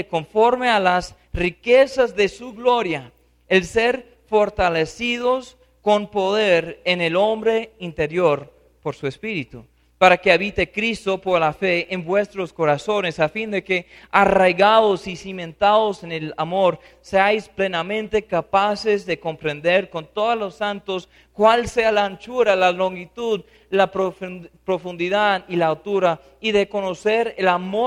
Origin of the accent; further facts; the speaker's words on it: United States; Spanish is a second language; eso a veces pasa porque sigo siendo gringo.